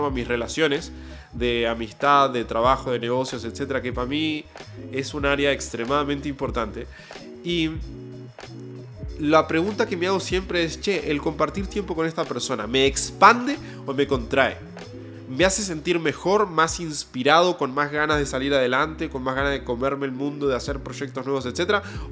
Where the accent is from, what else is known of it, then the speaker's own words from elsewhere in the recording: San José de Mayo, San José, Uruguay; also born or lived in Montevideo; yo estuve muy atado a un pueblo muy pequeño que se llama San José de Mayo. Para los que conozcan, yo soy de Uruguay, no soy argentino, como la gran mayoría de personas piensa.